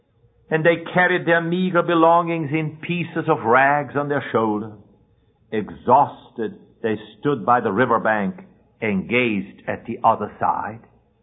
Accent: Switzerland; You know, I'm from Switzerland

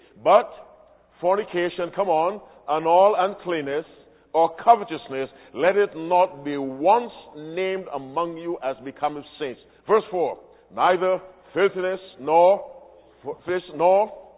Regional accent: Barbados; As a boy, growing up in Barbados.

